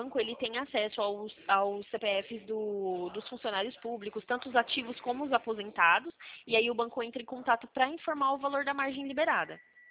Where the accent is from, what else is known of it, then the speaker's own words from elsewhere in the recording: Sumaré, São Paulo, Brazil; Não, não, eu sou do estado de São Paulo, sou do estado de São Paulo, sim, porém eu sou de Sumaré, interior de São Paulo.